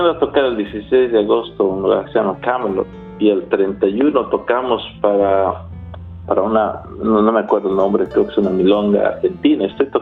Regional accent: Bolivia; now in Australia; de donde yo vengo como boliviano, poner la música que yo sé, que es lo que yo sé hacer, tanto folclórica, popular o contemporánea de Bolivia

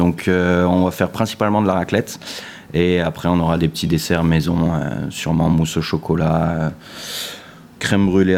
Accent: Nice, Provence-Alpes-Côte d'Azur, France; comme on est de Nice, on a le droit d'empiéter un petit peu

